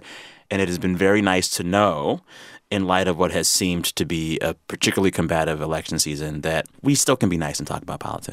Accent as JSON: {"language": "English", "town": "Seguin", "region": "Texas", "country": "United States", "tie": "born or raised there", "said": "I am from the San Antonio area, but I was raised in a town called Seguin, Texas. That town's claim to fame is that it is the pecan capital of the world."}